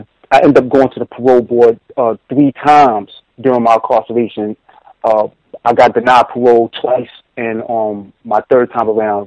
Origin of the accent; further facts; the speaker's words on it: Harlem, New York, United States; growing up in Harlem during the 80s and 90s, at my age, a teenager becomes accustomed to the lifestyle